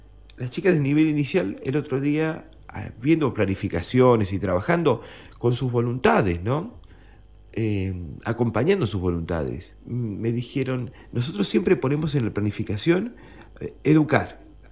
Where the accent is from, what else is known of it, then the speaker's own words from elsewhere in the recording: Argentina; Somos ciudadanos. Somos argentinos ciudadanos.